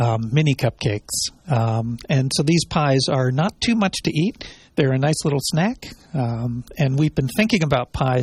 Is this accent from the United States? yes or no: yes; Pennsylvania, United States; Well, I grew up near Philadelphia